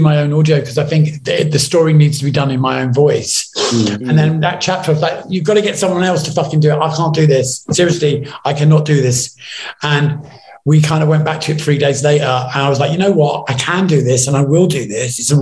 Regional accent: New York, United States; And I talk about growing up in New York and flying, you know, all of that stuff that went with my lifestyle.

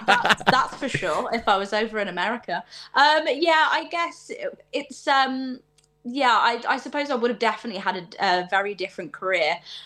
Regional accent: United Kingdom

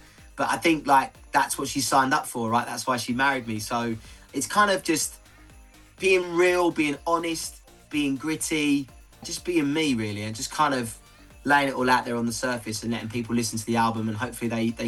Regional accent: Chelmsford, East of England, United Kingdom; also born or lived in Witham; I'm a lad from Essex, from Witham. You know, spent most of my youth in Chelmsford. And, you know, I was 25 when this all kickstarted for me.

